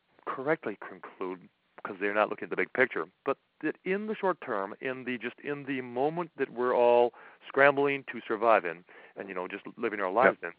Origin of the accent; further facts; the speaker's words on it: New York, United States; also born or lived in Wisconsin; I was born out in Wisconsin, but I grew up in the St. Lawrence River Valley on the New York State part of the St. Lawrence River Valley.